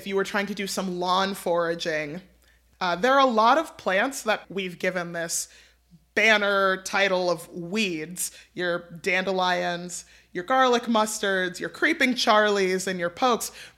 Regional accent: New York, United States; I'm a New Yorker.

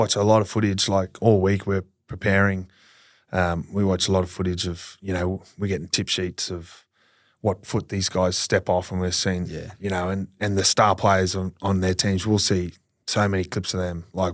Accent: Townsville, Queensland, Australia; I grew up in Townsville as a Cowboys supporter, so Jonathan Thurston is a man.

